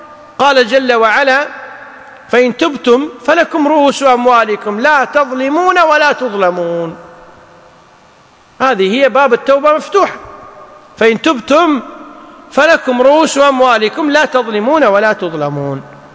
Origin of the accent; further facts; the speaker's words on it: Kuwait; مثل عندنا في الكويت هيئة الفتوى خاصة لمثل هذه المصالح